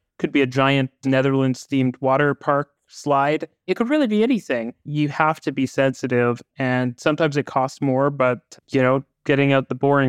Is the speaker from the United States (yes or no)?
no; Vancouver, British Columbia, Canada; I grew up in Vancouver